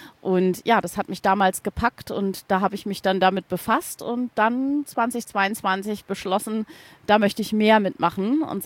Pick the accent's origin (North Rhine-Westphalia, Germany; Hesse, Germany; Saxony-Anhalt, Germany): North Rhine-Westphalia, Germany; Mönchengladbach; Ich bin selber in der Natur groß geworden, tatsächlich in einem Sumpfgebiet, allerdings nicht in Hamburg, Oha. Sondern Mönchengladbach, die Ecke, also ganz ländlich.